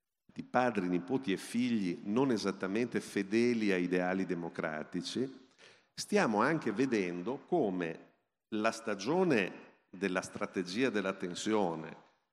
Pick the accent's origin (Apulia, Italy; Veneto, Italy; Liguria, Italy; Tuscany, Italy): Veneto, Italy; Venice; mentre viaggiavo in macchina dalla mia città d'origine, anzi dal Lido di Venezia, ho fatto il Lido di Venezia